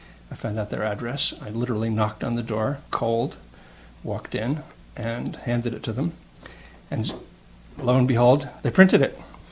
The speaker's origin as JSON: {"language": "English", "town": "Levittown", "region": "New York", "country": "United States", "tie": "born or raised there", "also_born_or_lived": "Brooklyn", "said": "I was born in 1944 in Brooklyn. I grew up in Levittown, Long Island, the quintessential alienating American suburb"}